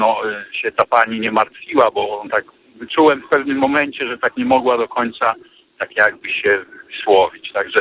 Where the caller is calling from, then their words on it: Ostrołęka, Masovian Voivodeship, Poland; ja jestem z Ostrołęki.